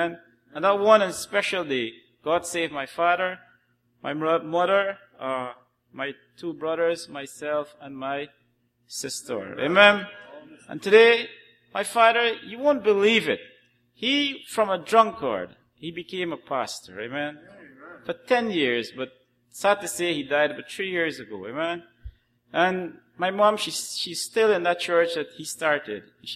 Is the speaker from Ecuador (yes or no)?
no; Guyana; I'm from Guyana. Well, that is south of America.